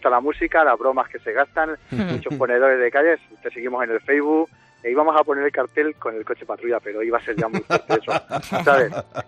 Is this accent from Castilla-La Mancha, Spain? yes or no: yes; Castilla-La Mancha, Spain; now in Murcia, Spain; Yo soy manchego